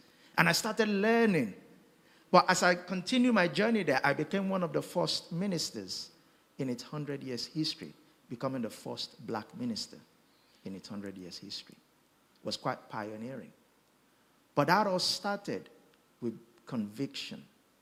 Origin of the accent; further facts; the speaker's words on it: Nigeria; moved away as an adult; now in United Kingdom; I was sent by my Pentecostal church from Nigeria in 2004 to come and plant a church in the UK.